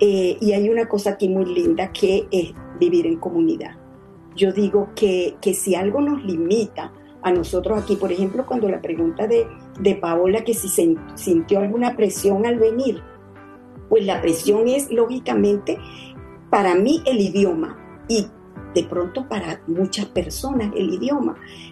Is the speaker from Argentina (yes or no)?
no; Venezuela; accent: Venezuelan; Por lo menos yo pienso que yo nunca mi acento venezolano lo voy a perder.